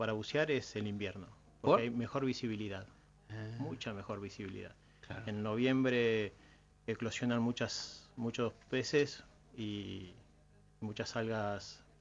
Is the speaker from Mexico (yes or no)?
no; Lobos, Buenos Aires Province, Argentina; born there; moved away as an adult; now in Ushuaia, Argentina; No, yo nací en Lobos, provincia de Buenos Aires también.